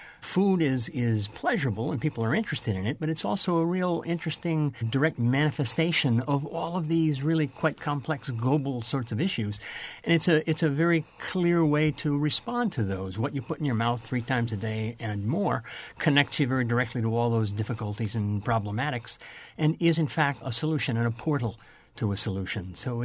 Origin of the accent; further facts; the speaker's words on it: Milwaukee, Wisconsin, United States; I remember very clearly growing up in Milwaukee, my mother taking me to the covered farmer's market off Farwell Avenue back in the late 50s, early 60s